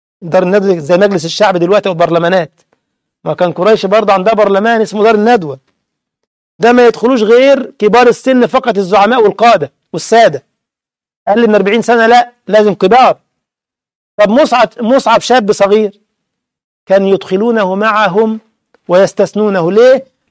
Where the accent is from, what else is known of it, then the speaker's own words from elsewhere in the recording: Egypt; احنا بنقول باللغة الدارجة عندنا في مصر يخطرف